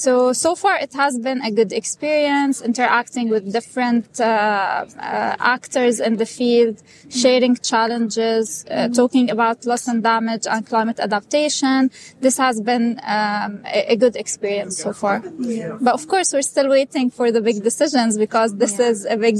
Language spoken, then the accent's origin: English; Jordan; English is a second language; I am from Jordan